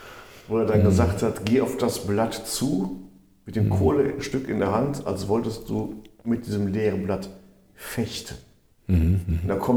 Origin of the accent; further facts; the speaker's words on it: Essen, North Rhine-Westphalia, Germany; Und ich komme ja aus Essen